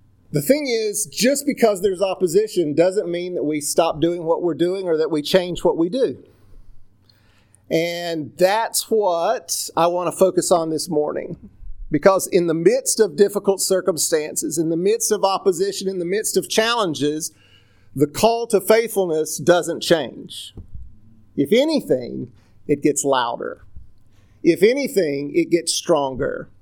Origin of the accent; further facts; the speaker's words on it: North Carolina, United States; See, I grew up in North Carolina, so it's a mountain stream.